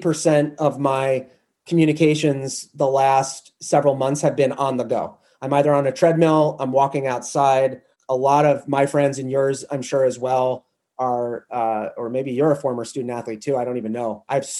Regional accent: New Hampshire, United States; I love being a private sector volunteer in my home state of New Hampshire in that regard.

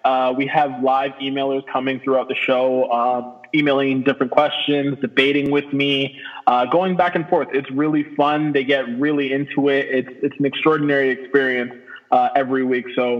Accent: Toronto, Ontario, Canada; Born and raised in Toronto

